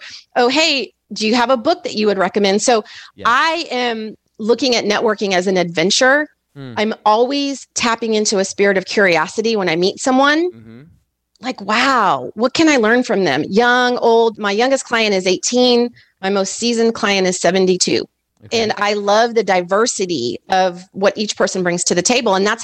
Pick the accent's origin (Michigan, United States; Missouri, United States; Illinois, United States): Missouri, United States; St. Louis; Like, I'm from St. Louis originally, go Cards.